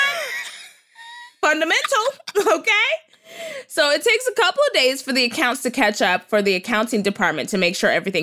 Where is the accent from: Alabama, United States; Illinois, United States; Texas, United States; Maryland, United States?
Texas, United States; nah, I'm from Texas.